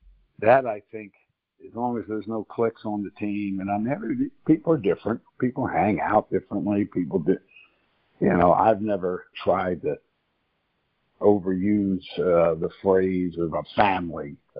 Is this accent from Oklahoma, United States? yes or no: no; Chester, Pennsylvania, United States; that's pretty easy to understand if you look at my background growing up in Chester, Pennsylvania